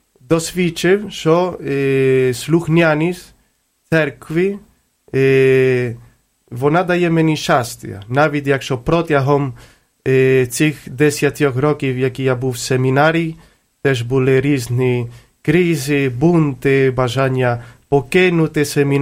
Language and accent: Ukrainian; Córdoba, Andalusia, Spain; Ukrainian is a second language; moved away; Так, я походжу з Кордови, з південної Іспанії, там погода, сонце, постійно.